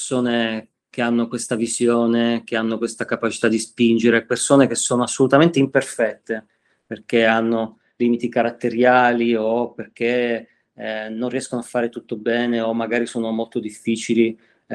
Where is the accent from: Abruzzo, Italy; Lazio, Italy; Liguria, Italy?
Abruzzo, Italy; io sono abruzzese